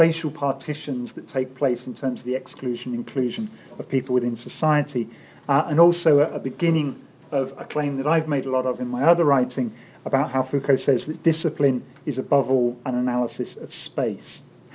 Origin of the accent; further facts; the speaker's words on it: United Kingdom; Being British and having seen the budget yesterday, there might be something in that today.